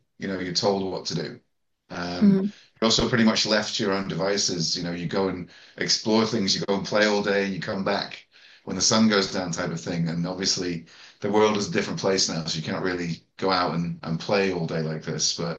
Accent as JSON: {"language": "English", "country": "Ireland", "also_born_or_lived": "United Kingdom / Hong Kong / China", "moved": "as an adult", "said": "I'm usually originally from Ireland. Then I went to the UK. Then I came to Hong Kong. Then I came to China. And now I live between Shanghai and Kazakhstan for business."}